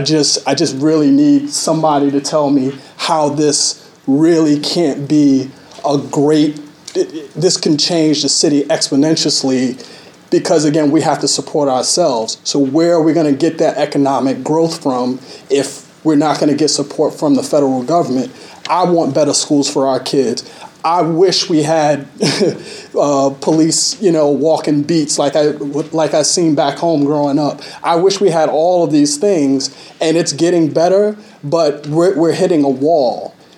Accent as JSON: {"language": "English", "town": "Brooklyn", "region": "New York", "country": "United States", "lives_now": "Church Hill, United States", "said": "I live in Church Hill. I'm originally from Brooklyn."}